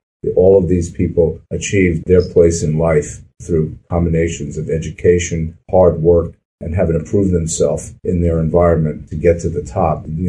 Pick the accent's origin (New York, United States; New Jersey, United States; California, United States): New York, United States; New York City; I was a rabid 49er fan growing up in New York City.